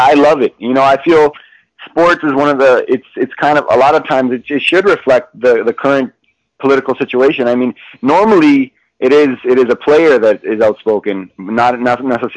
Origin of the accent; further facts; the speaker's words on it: Canada; I appreciated it as a Canadian.